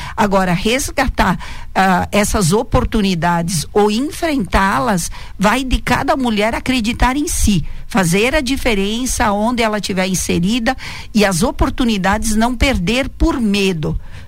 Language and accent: Portuguese; Seara, Santa Catarina, Brazil; como eu sou natural de Seara, então iniciei na o que hoje chamamos a JBS.